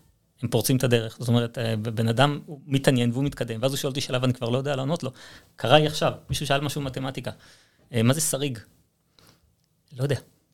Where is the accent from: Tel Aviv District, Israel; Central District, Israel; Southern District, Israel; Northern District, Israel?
Tel Aviv District, Israel; Holon; אני גדלתי בחולון.